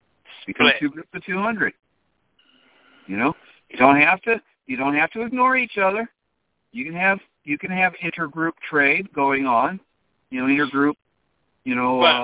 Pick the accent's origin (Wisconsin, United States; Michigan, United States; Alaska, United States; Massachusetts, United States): Wisconsin, United States; I was raised up in Wisconsin. And it was all Caucasian, right?